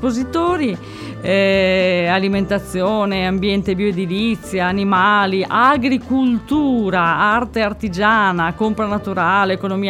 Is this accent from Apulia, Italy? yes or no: no; Ferrara, Emilia-Romagna, Italy; now in Sardinia, Italy; Sono ferrarese e sarda per scelta